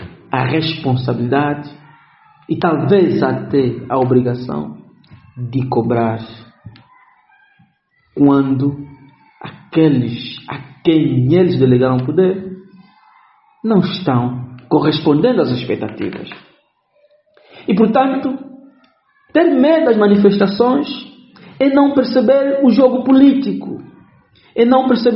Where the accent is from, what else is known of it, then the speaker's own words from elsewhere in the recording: Angola; pelo facto de nós, como angolanos